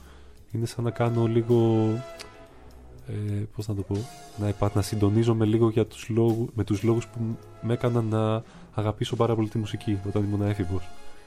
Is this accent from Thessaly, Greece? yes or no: no; Zakynthos, Ionian Islands, Greece; Είμαι από τη Ζάκυνθο.